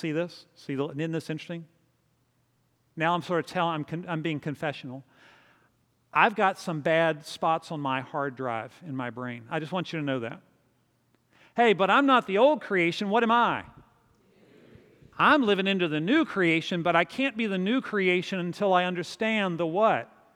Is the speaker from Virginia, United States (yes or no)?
yes; Winchester, Virginia, United States; Now, I grew up in Winchester, Virginia, that was turned over in the Civil War nearly 100 times.